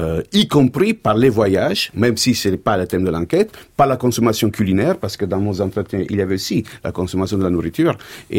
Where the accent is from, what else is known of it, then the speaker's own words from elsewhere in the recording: Italy; Bon, alors, je suis italien.